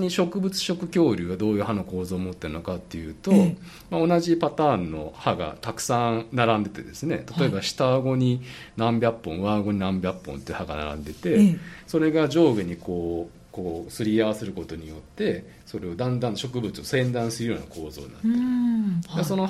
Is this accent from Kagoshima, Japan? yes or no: yes; Kagoshima, Japan; 私は鹿児島の田舎の出身なので、